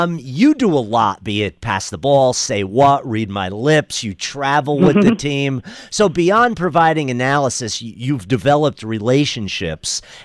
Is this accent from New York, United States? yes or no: yes; New York, United States; I'm from New York